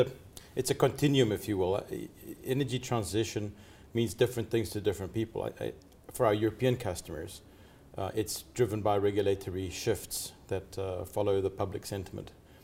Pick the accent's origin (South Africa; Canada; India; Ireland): South Africa; accent: mixed; also born or lived in United States; now in Dubai, United Arab Emirates; So my accent, you'll tell, is a bit of a mixed bag. Originally from South Africa, became an American, and now live in Dubai.